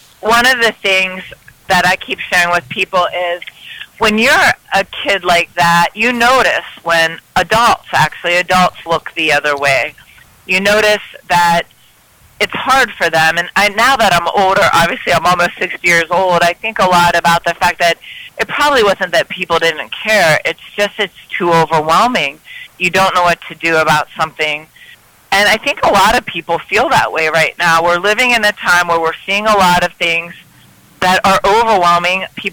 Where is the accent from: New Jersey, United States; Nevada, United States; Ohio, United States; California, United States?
Ohio, United States; Youngstown; born or raised there